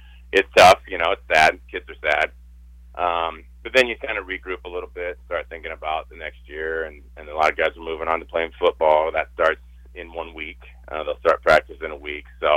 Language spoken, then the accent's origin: English; McCook, Nebraska, United States; As I grew up in McCook, I kind of relate it to McCook.